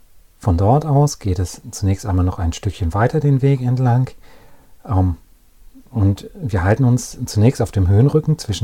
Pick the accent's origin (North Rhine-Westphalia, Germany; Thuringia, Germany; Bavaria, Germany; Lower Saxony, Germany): North Rhine-Westphalia, Germany; born or raised there